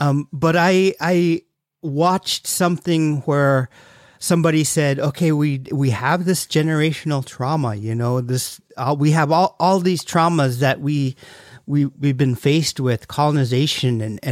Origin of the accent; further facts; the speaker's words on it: Bethel, United States; Like I'm from Bethel, and when I go back home, there's a feeling that I get, you know, like, oh, you know, this is where I grew up, this is where I was raised